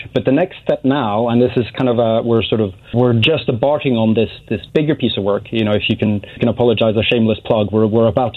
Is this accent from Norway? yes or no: yes; Norway; I'm half Norwegian, so I come from Norway